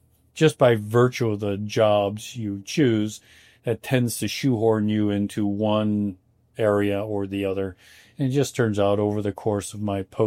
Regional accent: Buffalo, New York, United States; I grew up in Buffalo. My parents are still there.

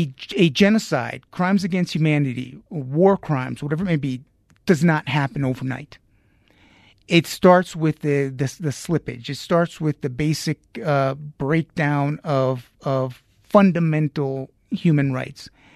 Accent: New York, United States; also born or lived in Haiti; we moved back to Haiti, lived right there for a few years. But after moving up to New York, we would go back and spend, you know, I would say half the summers in Haiti through high school.

